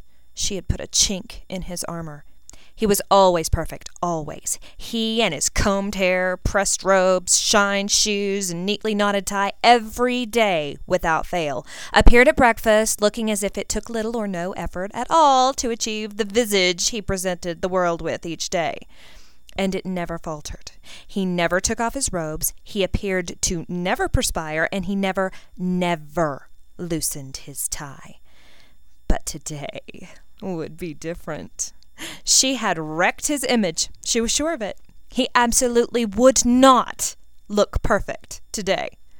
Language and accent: English; Texas, United States; accent: Texan twang; Also, I'm not British. I'm actually a Texan, a native Texan, and so if the twang creeps in without me knowing it, I apologize for that as well.